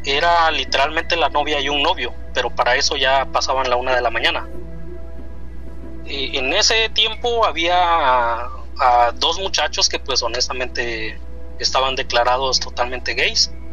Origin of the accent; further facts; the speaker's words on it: Huajuapan de León, Oaxaca, Mexico; Yo soy de una ranchería de Huajuapan de León.